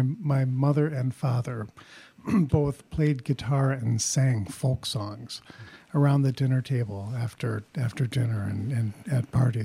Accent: Rhode Island, United States; also born or lived in New York; I was born in New York and raised in Rhode Island, and we moved to St. Paul in 1970.

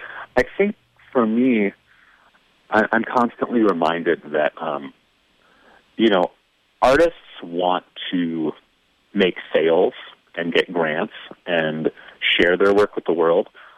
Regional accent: Bemidji, Minnesota, United States; Growing up in Bemidji, it was my connection to a bigger world

